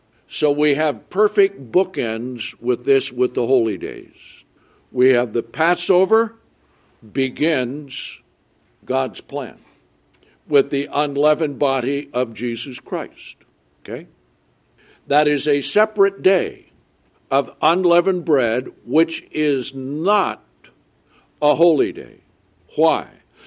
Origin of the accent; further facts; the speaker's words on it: United Kingdom; And likewise, if you meet a Brit, I'm British.